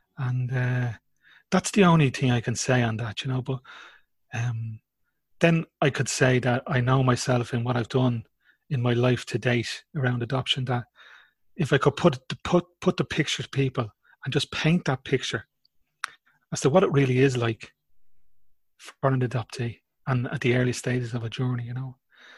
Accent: Ballinasloe, County Galway, Ireland; born there; So you could imagine the Ireland of that day, you know. I was born in Ballinasloe Hospital.

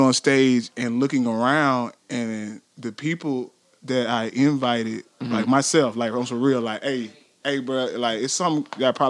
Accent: Columbus, Ohio, United States; That was something growing up in Columbus that was always unique.

